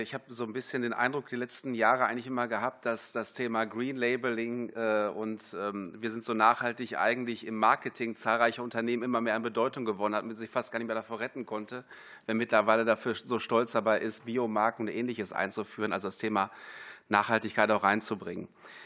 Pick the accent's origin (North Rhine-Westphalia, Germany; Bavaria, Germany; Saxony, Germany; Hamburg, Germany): North Rhine-Westphalia, Germany; ich komme aus dem Ruhrgebiet selber